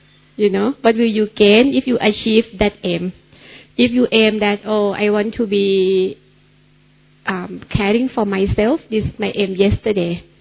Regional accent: Bangkok, Thailand; I'm from Bangkok, Thailand. I'm coordinating Baba Center over there.

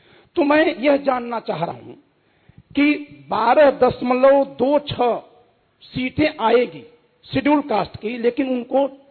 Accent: Uttar Pradesh, India; आपके राज्य में जैसे हम उत्तर प्रदेश से आते हैं

